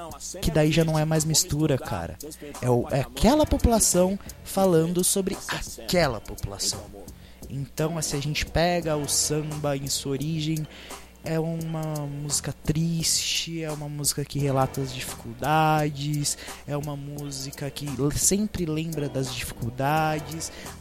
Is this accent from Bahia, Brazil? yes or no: no; São Paulo, Brazil; Porque, por exemplo, eu sou de São Paulo.